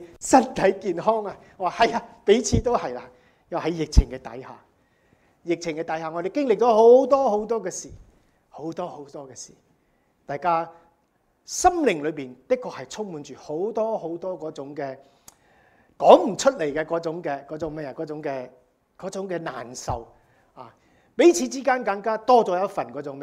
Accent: United States; 我哋美國人係咪快樂嘅國家啊？

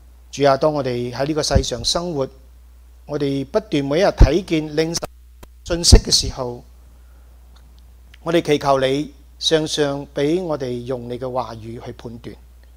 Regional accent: Malaysia; 其實係同我自己生長嘅地方好相似啊！大家知道我喺馬來西亞長大，一個熱帶嘅地方，

